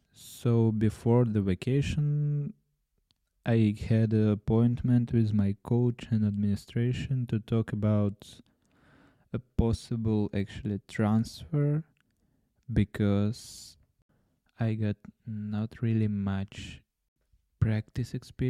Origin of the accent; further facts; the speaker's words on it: Ukraine; But it was fair because I came from Ukraine, I played in High League of Ukraine